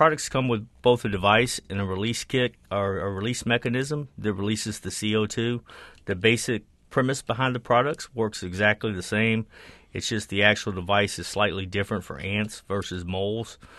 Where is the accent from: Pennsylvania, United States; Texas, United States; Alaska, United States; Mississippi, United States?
Texas, United States; I grew up down in South Texas